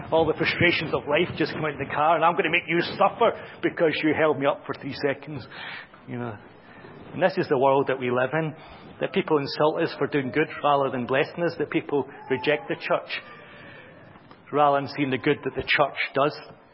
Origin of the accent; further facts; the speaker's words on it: Glasgow, Scotland, United Kingdom; I'm from Glasgow.